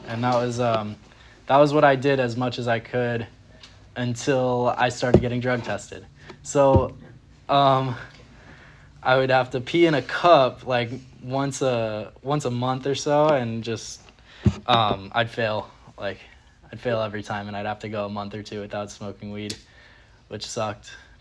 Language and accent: English; Long Beach, New York, United States; I grew up in Long Beach, New York. It's a small beach town on the south shore of Long Island.